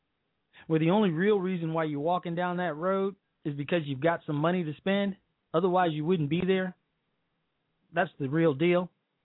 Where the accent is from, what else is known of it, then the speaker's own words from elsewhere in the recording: Chicago, Illinois, United States; we've got flash mobs of black teenagers in my hometown of Chicago